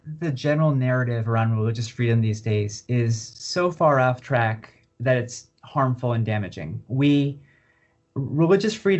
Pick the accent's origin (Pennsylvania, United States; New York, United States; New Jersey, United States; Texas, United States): New Jersey, United States; now in Washington, D.C., United States; I grew up in New Jersey and live in D.C.